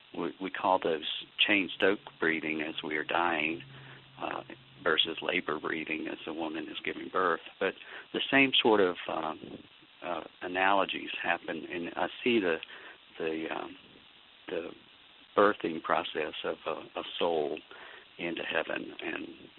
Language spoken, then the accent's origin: English; Alabama, United States; I guess growing up in Alabama, those were very common sort of senses for me.